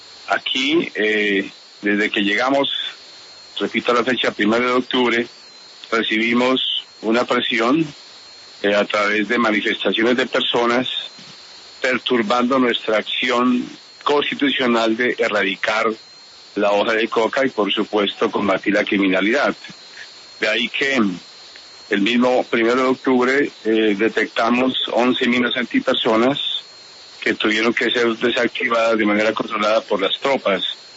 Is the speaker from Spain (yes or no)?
no; Colombia; lamentable lo que ocurrió el día de ayer, como colombianos, como generales, como policías, como soldados